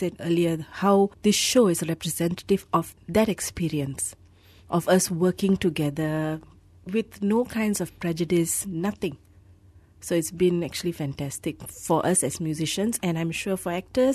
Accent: Malaysia; I actually, as a Malaysian, I question many things. I love this country. I love being here.

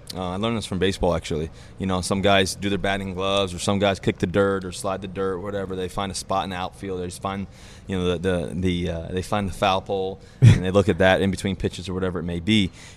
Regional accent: Virginia, United States; I played back in the day when I was growing up in Virginia, you'd have triple headers.

